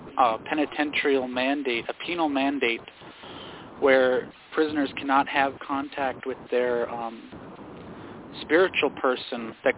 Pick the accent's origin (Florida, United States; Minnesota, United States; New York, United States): Minnesota, United States; Leech Lake Reservation; I am from the Leech Lake Reservation in northern Minnesota.